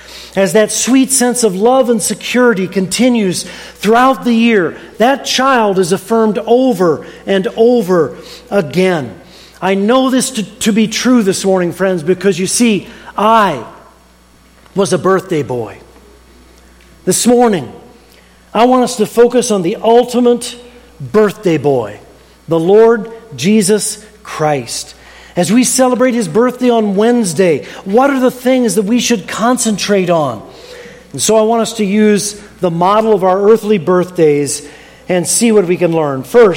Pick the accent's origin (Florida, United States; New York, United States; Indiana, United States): New York, United States; Rochester; born there; I was born in Rochester, New York.